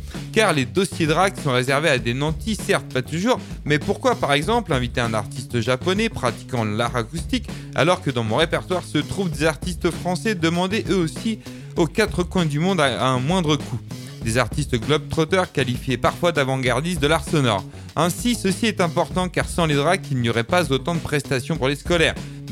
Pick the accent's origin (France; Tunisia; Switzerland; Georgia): Georgia; French is a second language; moved away as an adult; je viens de Géorgie, j'ai fui la guerre avec ma femme et mes enfants. Je suis prothésiste dentaire, j'ai 30 ans.